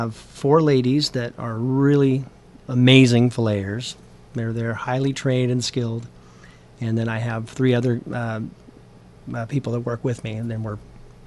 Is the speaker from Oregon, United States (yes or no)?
yes; Warrenton, Oregon, United States; I was born and raised in Warrenton. And I actually, my grandparents, both on my father's side and mother's side, lived in Astoria.